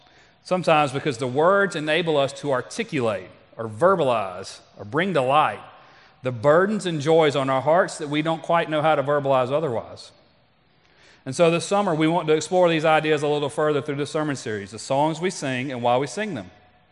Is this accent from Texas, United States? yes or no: no; South Carolina, United States; also born or lived in Greenville, United States; I'm from South Carolina. I was born in Greenville, moved to Pattersville in 1980.